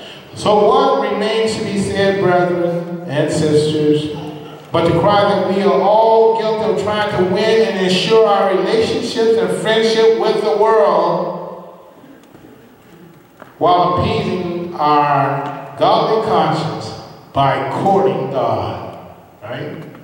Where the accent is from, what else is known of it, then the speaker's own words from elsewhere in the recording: the South, United States; Now, what as a kid growing up, you know, I grew up in the South.